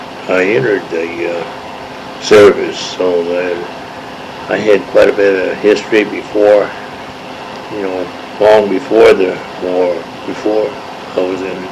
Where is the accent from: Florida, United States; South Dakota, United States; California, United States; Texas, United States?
South Dakota, United States; I was born in Dallas, South Dakota, and the folks moved out on the homestead in White County, and when was it? It was in 1916. I was 2 years old